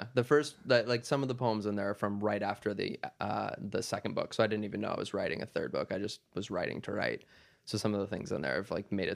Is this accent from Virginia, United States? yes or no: no; Minnesota, United States; also born or lived in Wisconsin; I was born in Wisconsin, but I grew up like 2 hours south of the St. Paul area, right on kind of like the corner of Wisconsin, Minnesota, and Iowa.